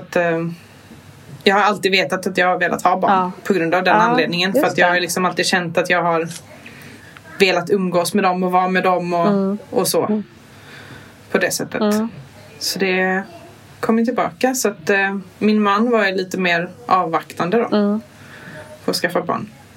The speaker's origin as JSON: {"language": "Swedish", "region": "Kalmar County", "country": "Sweden", "said": "Jag är från Öland då."}